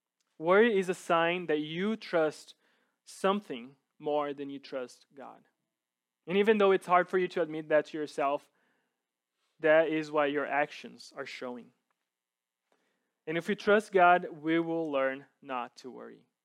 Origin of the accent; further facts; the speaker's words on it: São Paulo, Brazil; English is a second language; I grew up in Brazil. And growing up, I grew up in the city in São Paulo.